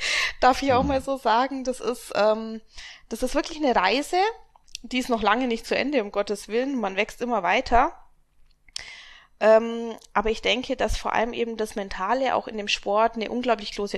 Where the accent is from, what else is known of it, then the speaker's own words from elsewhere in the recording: Augsburg, Bavaria, Germany; Und ich komme aus Augsburg.